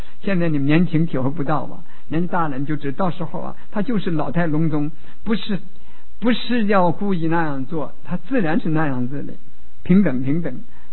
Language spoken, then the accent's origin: Chinese; China; 我们中国人呢，中方的人就喜欢扼要，掌握要领就好了